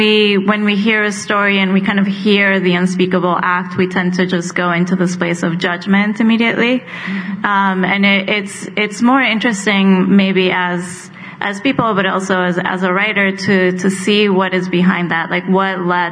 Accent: Colombia; When I was growing up in Colombia

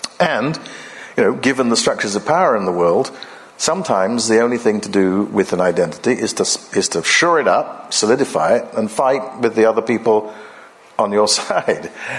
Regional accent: Ghana; in the way that I grew up in my hometown in Ghana

